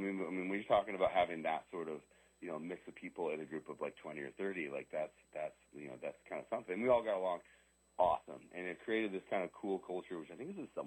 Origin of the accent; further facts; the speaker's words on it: Eugene, Oregon, United States; also born or lived in Salem / Portland; But I grew up in this area. I was born in Salem, grew up in Eugene, and then Central Oregon and Portlan